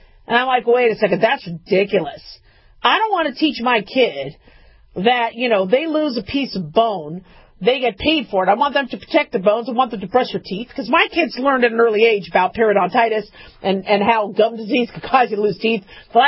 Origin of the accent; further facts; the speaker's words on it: Arizona, United States; As a kid, I grew up in Arizona. So in Arizona, when it came to Santa Claus, we didn't have fireplaces in a lot of our homes in Arizona.